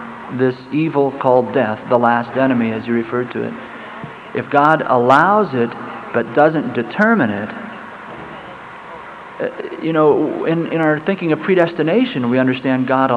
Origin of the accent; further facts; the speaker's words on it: Utica, Nebraska, United States; from Utica, Nebraska.